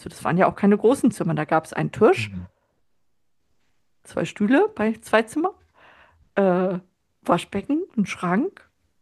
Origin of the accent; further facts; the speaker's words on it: Rostock, Mecklenburg-Vorpommern, Germany; ich bin in Rostock geboren. Das heißt, ihr könnt euch vorstellen, ich bin in der DDR groß gewachsen.